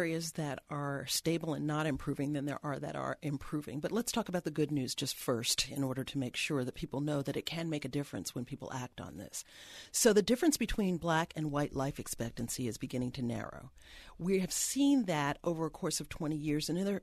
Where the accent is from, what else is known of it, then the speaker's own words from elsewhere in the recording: New York, United States; I was born and raised in New York, Northeast City, the most segregated or one of the most residentially segregated cities in America.